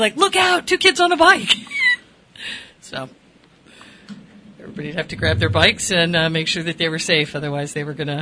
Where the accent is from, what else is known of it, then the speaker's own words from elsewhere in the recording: West Hartford, Connecticut, United States; also born or lived in Seattle, United States; Yeah, see, and I grew up in West Hartford. We moved from Seattle because we worked for Travelers, of course, and moved to the home office in Hartford.